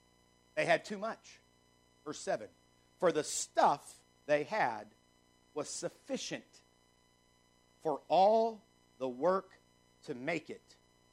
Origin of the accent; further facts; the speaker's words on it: Chattanooga, Tennessee, United States; And then I think of the church that I grew up in Highland Park Baptist Church in Chattanooga, Tennessee, and on it goes.